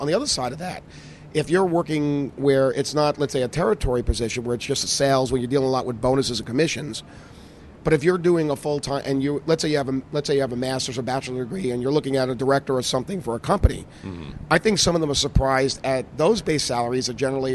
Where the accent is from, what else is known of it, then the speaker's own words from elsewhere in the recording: New York, United States; I'm a New Yorker anyway, so I can say these things